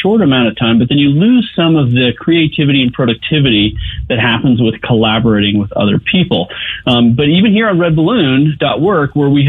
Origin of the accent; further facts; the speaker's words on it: California, United States; moved away; But I grew up in California, but I married a Texas gal, and so she's like, you need to wear cowboy boots.